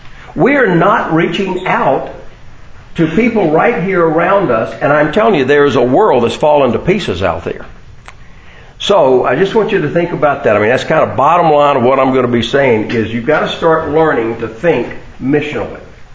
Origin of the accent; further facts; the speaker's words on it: Macon, Georgia, United States; Ann and I grew up together in Macon, went to kindergarten together, fell in love in high school, got married at 19